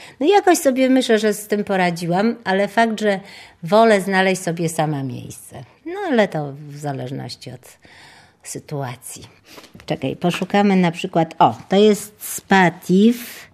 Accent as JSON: {"language": "Polish", "town": "Sopot", "region": "Pomeranian Voivodeship", "country": "Poland", "tie": "born there", "said": "Sopot, ja się urodziłam w Sopocie i znam go no, już dużo lat"}